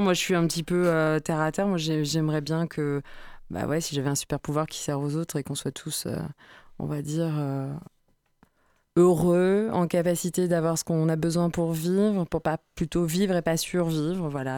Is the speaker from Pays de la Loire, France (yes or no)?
yes; Le Mans, Pays de la Loire, France; j'ai souvenir quand j'étais jeune ici au Mans